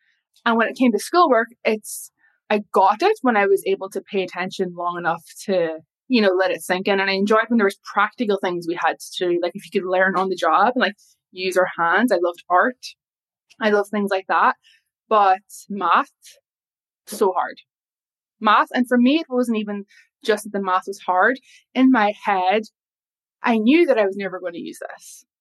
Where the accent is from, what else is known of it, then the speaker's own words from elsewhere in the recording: Ireland; now in London, United Kingdom; Yes. Yes, I'm Irish and moved to London in 2018.